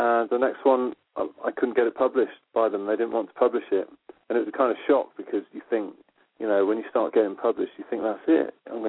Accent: United Kingdom; if you're a kid growing up in Britain during the 70s and 80s, it's all about American stuff.

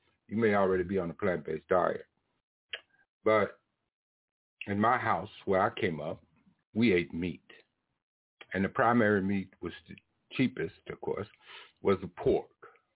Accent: the South, United States; I was raised in the South, guys. And so it was very difficult for me to change my diet.

